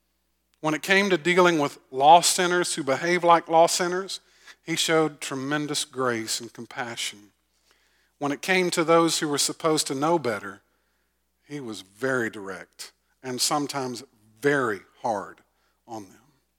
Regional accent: Augusta, Georgia, United States; I grew up in Augusta, and I sort of grew up on the redneck side of town. In Augusta, in South Augusta. So I have a little bit of hood in me.

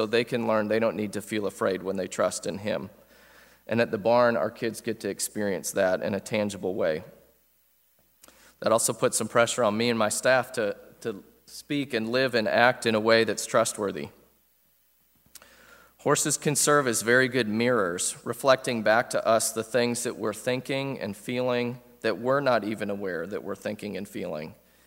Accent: Wheaton, Illinois, United States; My accent probably betrays me, and don't hold it against me, but I am a Yankee by birth. I grew up in Wheaton, Illinois, a western suburb of Chicago, a half mile from the campus of Wheaton College

